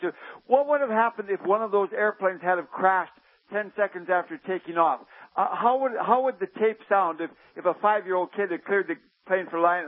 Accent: Canada; I can guarantee, I'm a Canadian.

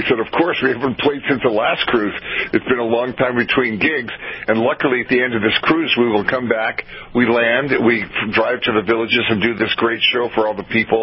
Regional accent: Winnipeg, Manitoba, Canada; I've gone and sat through 3 hours of … who I grew up with in Winnipeg

